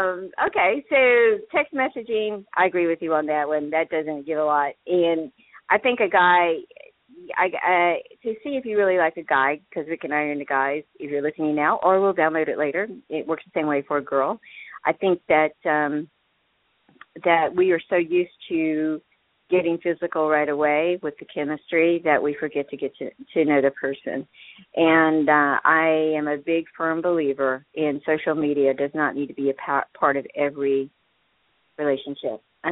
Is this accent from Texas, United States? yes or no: no; North Carolina, United States; But I said, I am so shy, and I'm from North Carolina.